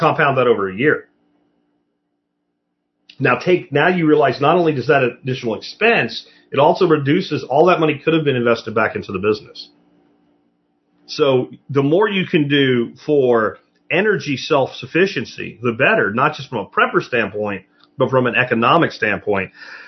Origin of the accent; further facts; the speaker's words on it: Pennsylvania, United States; now in Texas, United States; Where I grew up in Schuylkill County, you see defunct coal breakers, like, everywhere. But then I left, which was one of the best things I ever did for myself, was move here to Texas.